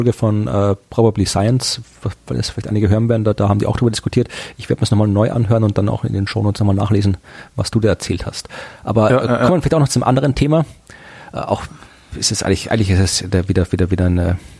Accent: Austria; Nee, ich bin auch Österreicher.

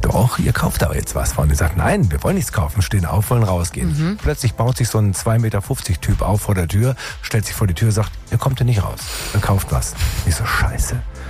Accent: Tübingen, Baden-Württemberg, Germany; Pizza ohne Karton in meiner Heimatstadt Tübingen.

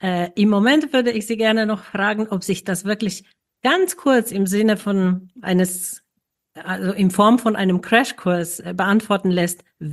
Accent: Poland; German is a second language; moved away as an adult; Ich bin vom selben Jahrgang wie Sie, 1965. Und ich komme aus Polen, wo ich bis Ende 1989 lebte.

